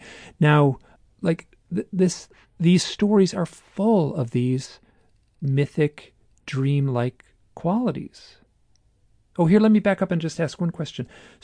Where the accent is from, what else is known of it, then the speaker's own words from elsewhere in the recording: Michigan, United States; I'm from Michigan and I'm just, you know, inherently, you know, polite and private and stuff like that.